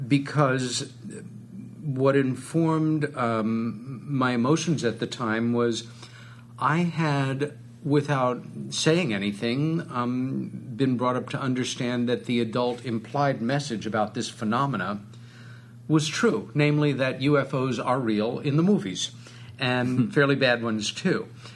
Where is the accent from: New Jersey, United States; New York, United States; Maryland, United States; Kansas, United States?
New York, United States; from the property of our home growing up on Long Island.